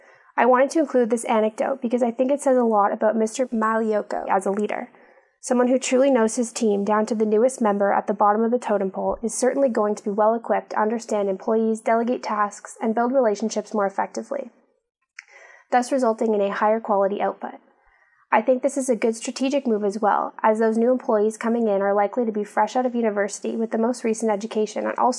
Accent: West Coast, Canada; I am from the West Coast of Canada, and I find I relate much easier to West Coast Americans

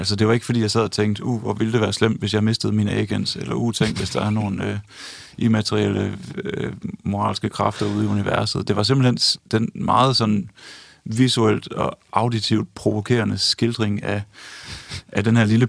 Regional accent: Aarhus, Central Denmark Region, Denmark; jeg kan huske, at jeg som dreng i Aarhus tilbage i 80'erne bevægede mig ind i sådan en biograflobby

